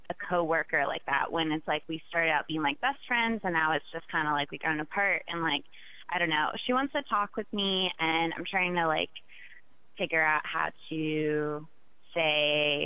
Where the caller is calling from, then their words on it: Brooklyn, New York, United States; Brooklyn, New York.